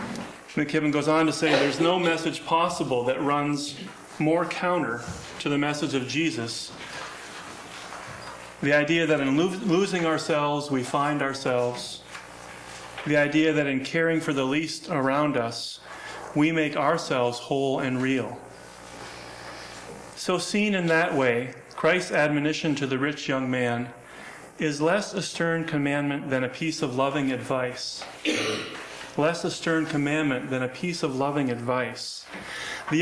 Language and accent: English; Minnesota, United States; even though we grew up in Minnesota, I did not grow up Lutheran, but I feel akin because I grew up there.